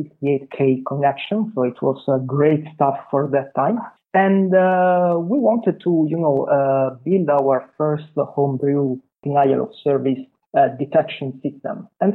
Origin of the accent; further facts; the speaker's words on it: Bari, Apulia, Italy; English is a second language; my hometown, which is Bari in South Italy, right? And a very beautiful seaside town with, great promenade by the sea, regional cuisine, and too few IT opportunities, let's say.